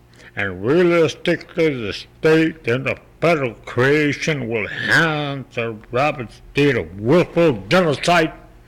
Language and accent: English; United States; I must not make that statement because I am an American as much as you are